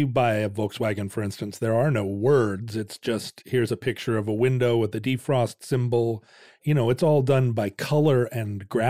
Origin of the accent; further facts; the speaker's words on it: Alaska, United States; I mean, I think, growing up in Alaska, the whole front of your car would get caked with muddy, frozen snow garbage in the spring.